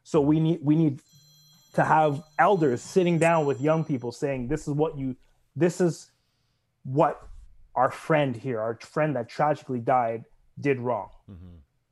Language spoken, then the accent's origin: English; Toronto, Ontario, Canada; I grew up in Rexdale, so I know North Etobicoke. I know that feeling.